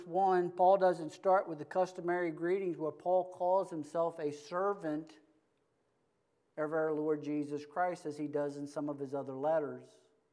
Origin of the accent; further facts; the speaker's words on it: Woodbine, Maryland, United States; also born or lived in Baltimore; I was born in Baltimore City and raised in Woodbine.